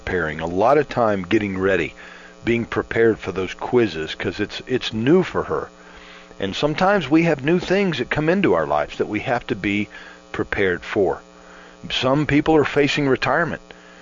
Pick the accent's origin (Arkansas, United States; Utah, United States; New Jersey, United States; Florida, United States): Florida, United States; Growing up in Florida, we're not unfamiliar with hurricanes.